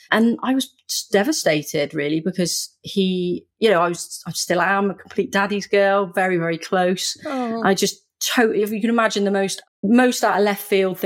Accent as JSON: {"language": "English", "country": "United Kingdom", "said": "I'm from the UK, if you can tell from my accent. I was conceived back in the very early 80s"}